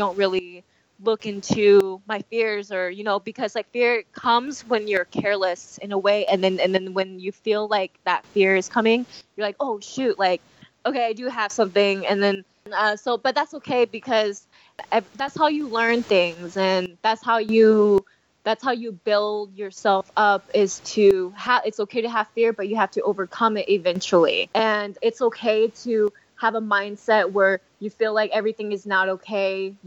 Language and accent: English; Oregon, United States; I see other kids skateboard out in the cul-de-sac when I was growing up in Oregon.